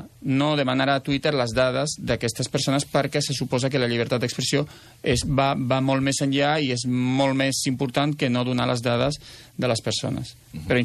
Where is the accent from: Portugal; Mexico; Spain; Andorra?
Spain; Catalonia; Com a activista català